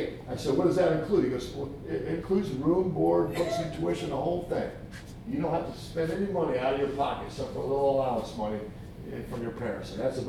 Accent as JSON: {"language": "English", "town": "Wheaton", "region": "Illinois", "country": "United States", "tie": "born or raised there", "said": "Well, I was raised in Wheaton, Illinois. We went up there when I was three. Anybody know where Wheaton is? Western suburb of Chicago."}